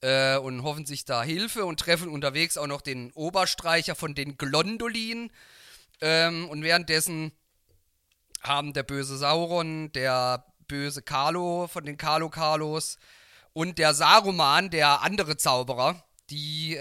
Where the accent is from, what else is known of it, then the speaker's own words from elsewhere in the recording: Baden-Württemberg, Germany; also hier bei uns in Baden-Württemberg, wo ich jetzt her bin, ist am Mittwoch zum Beispiel nochmal Feiertag